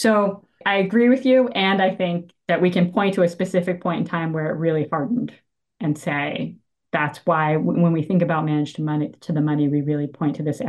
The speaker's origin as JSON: {"language": "English", "region": "Massachusetts", "country": "United States", "tie": "born or raised there", "said": "I grew up in Massachusetts. I think there is a sort of New England fiscal conservatism, like pride yourself on thriftiness, right?"}